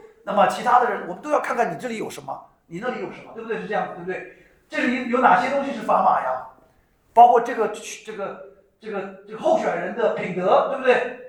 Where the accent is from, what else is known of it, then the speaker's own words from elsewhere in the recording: China; 我小的时候，我在中国大陆长大的